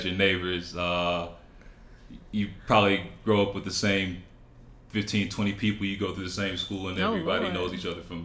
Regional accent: Vicksburg, Mississippi, United States; From Vicksburg, Mississippi, small town in Mississippi. Small southern town upbringing, really big in the church, really big on family. Grew up, it was me and my mom, my sister mostly.

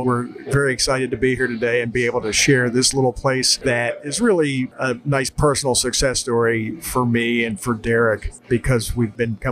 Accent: Bristol, New Jersey, United States; This is the closest brewery to the town I grew up in Bristol, New Jersey.

